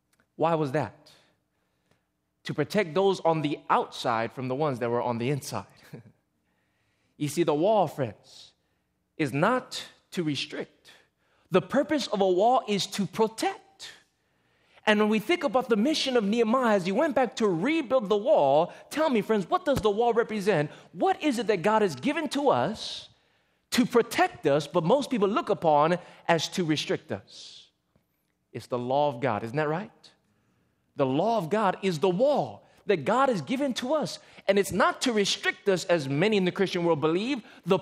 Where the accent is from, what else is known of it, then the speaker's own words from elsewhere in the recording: Hawaii, United States; now in California, United States; And friends, I never really saw the value of a wall until I moved from Hawaii to California. You see, in Hawaii, we're a little bit more laid back there. We don't really have to lock our doors.